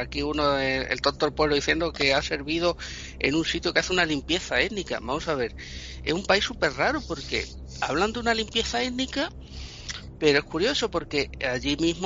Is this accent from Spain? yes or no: yes; Spain